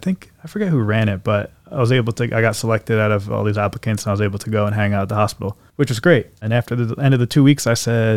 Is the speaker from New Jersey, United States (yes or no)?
yes; Yardville, New Jersey, United States; I grew up in Yardville. Not too far down the road.